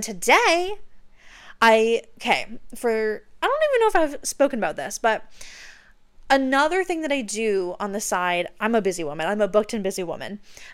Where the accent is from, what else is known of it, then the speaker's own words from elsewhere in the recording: Canada; even though I don't have to because I'm Canadian